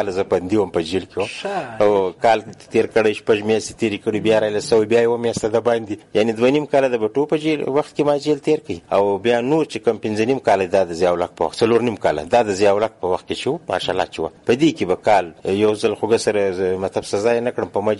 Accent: Quetta, Balochistan, Pakistan; also born or lived in Karachi; نو موږ بیا په کوټه کې زیات وخت ژوند تیر کړی دی. زه په خپله په کوټه کې پیدا شوم، چې او دلته په کوټه کې ما سبق ویل دی. تر 14 پورې ما دلته سبق ویل دی

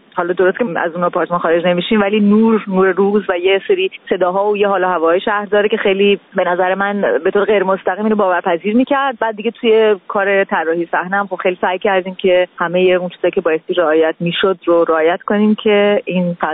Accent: Iran; moved away as an adult; من درست همون هفته قبل از انتخابات من از ایران اومدم بیرون

